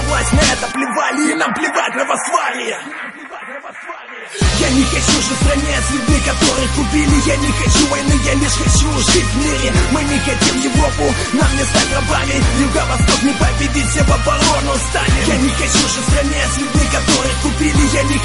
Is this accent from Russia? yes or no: no; Donbas, Ukraine; Я с Донбасса, это корпус нации, мы никогда не признаем такую власть.